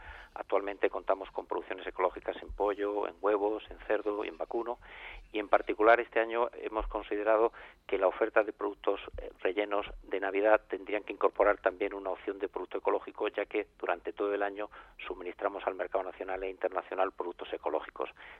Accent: Galicia, Spain; somos gallegos, producimos en Galicia y llevamos productos de Galicia al mercado nacional e internacional

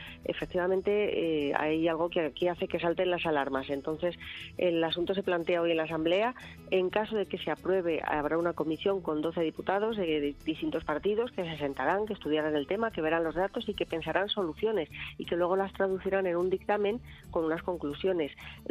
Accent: Community of Madrid, Spain; Alguien lo está pagando, que somos los madrileños

